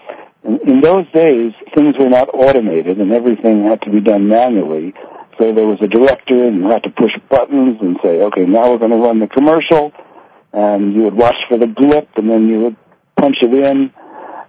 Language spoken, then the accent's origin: English; Philadelphia, Pennsylvania, United States; And I grew up in Philadelphia, and I was kind of a nerdy guy